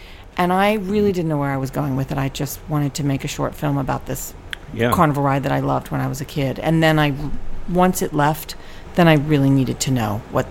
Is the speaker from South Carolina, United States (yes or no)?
no; Ocean City, Maryland, United States; I grew up in Ocean City, Maryland, working there in the summer.